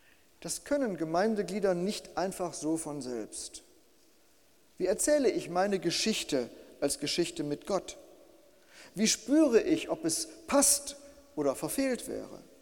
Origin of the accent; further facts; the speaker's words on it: Bielefeld, North Rhine-Westphalia, Germany; wenn es nicht in meiner Heimatstadt Bielefeld